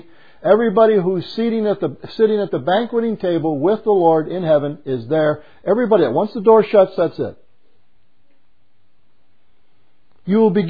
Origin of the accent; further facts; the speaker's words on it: United States; born there; I used to think I was saved because I was born here in America, because America is a Christian nation.